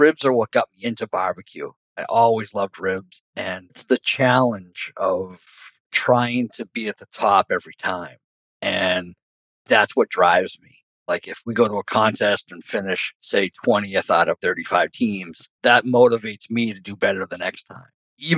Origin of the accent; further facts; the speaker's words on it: Abington, Massachusetts, United States; We're from Abington.